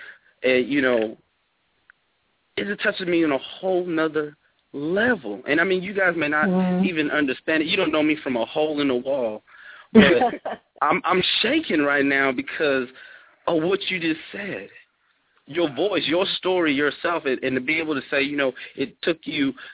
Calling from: Atlanta, Georgia, United States; I'm calling from Atlanta, Georgia.

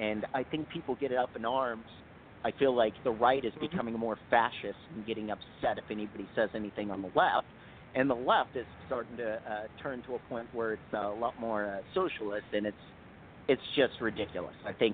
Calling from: Seattle, Washington, United States; I'm calling from Seattle.

